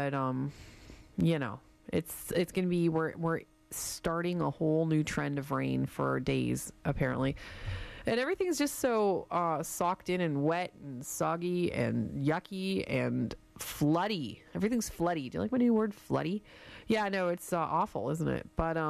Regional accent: Windsor, Ontario, Canada; this is when I was living back in Windsor, Ontario, and my hometown.

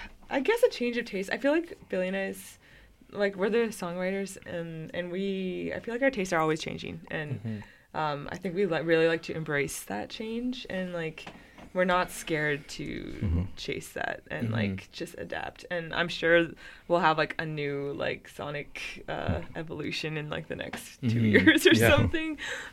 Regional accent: North Spirit Lake First Nation, Ontario, Canada; Yeah, it's funny because so I'm Indigenous. I'm Anishinaabe from North Spirit Lake First Nation.

